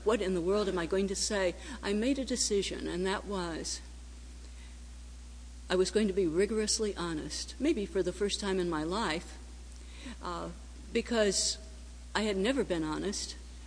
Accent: Ohio, United States; I talked about growing up in Ohio and being misunderstood, a lot of bad breaks and misunderstandings.

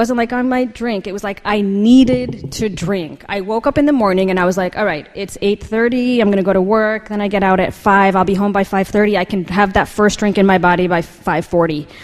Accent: Los Angeles, California, United States; moved away as an adult; now in New York, United States; I grew up in Los Angeles, and like a couple months before I turned 21, I moved to New York.

